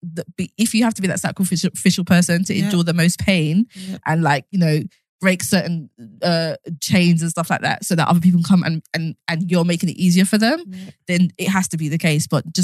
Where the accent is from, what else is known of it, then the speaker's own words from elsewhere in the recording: Southwark, London, United Kingdom; okay, I grew up in Southwark, but then Jen grew up in, I don't know, Hackney or a different borough.